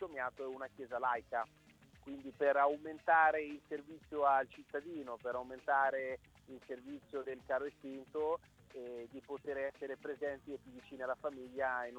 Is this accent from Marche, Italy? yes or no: yes; Ancona, Marche, Italy; essendo nati e cresciuti ad Ancona, tutti i due soci